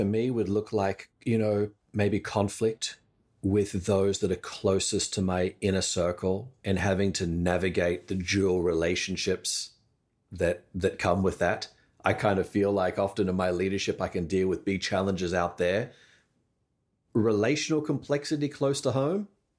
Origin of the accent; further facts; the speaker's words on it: Australia; my heritage, yes, I'm Australian, but it's Greek.